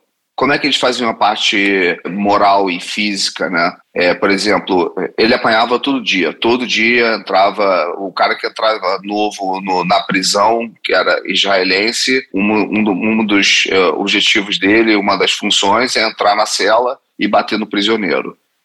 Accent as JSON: {"language": "Portuguese", "country": "Brazil", "tie": "born or raised there", "said": "e eu nasci no Brasil, fui criado no Brasil, sou brasileiro, mas com sangue palestino."}